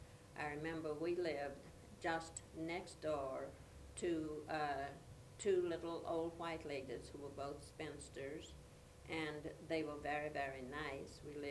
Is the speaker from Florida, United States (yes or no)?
yes; Key West, Florida, United States; I was born in Key West, Florida on the 7th of November in 1915. Both my parents, my mother and father, were born in Key West. However, their parents was born in the Bahama Islands. So that is our heritage and history.